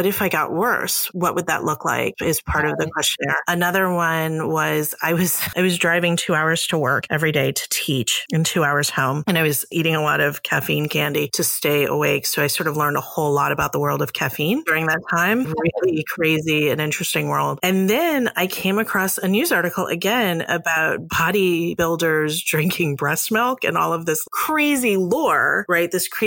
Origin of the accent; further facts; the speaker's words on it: the South, United States; I'm a Southerner.